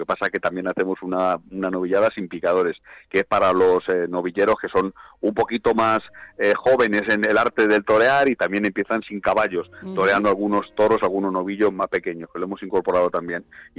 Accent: Arganda, Community of Madrid, Spain; yo he disfrutado toda mi vida de las fiestas de mi pueblo, de mi ciudad, de Arganda

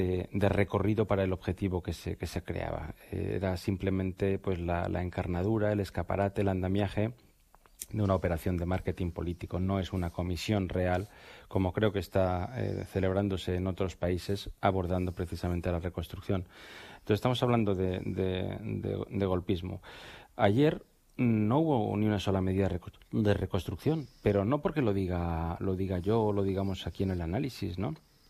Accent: Spain; como español

